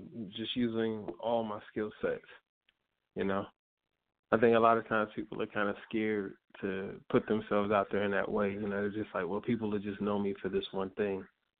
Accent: Chicago, Illinois, United States; I'm a Chicago artist. I grew up in Inglewood in Chicago. And in that neighborhood, I used to throw, like, parties, rap events.

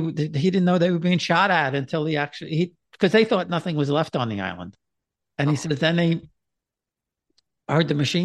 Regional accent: Queens, New York, United States; I grew up in Queens in and I grew up on College Point. I don't know if you've heard of that. I don't know where that is, but back when I was growing up in the 50s and 60s, College Point's a peninsula

